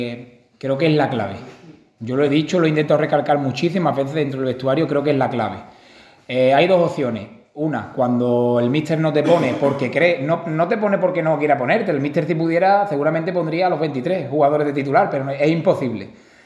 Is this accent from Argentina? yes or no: no; Huelva, Andalusia, Spain; Encima compartimos la capitanía, tres somos de Huelva, ¿no?